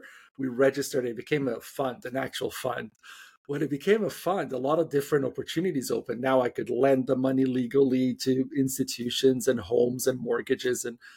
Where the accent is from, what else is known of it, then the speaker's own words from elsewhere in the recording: Dubai, United Arab Emirates; also born or lived in Switzerland / Canada; I was born in Dubai, did part of my schooling in Dubai, part in Switzerland, moved to Canada for university